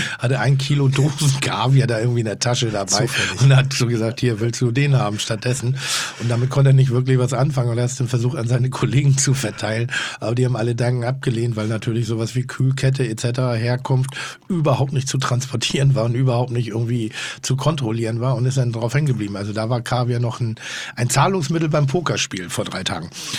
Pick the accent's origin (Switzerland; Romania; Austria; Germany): Germany; Northern Germany; Und ich bin ja Norddeutscher, ich kombiniere sehr gerne Frucht mit Salzigen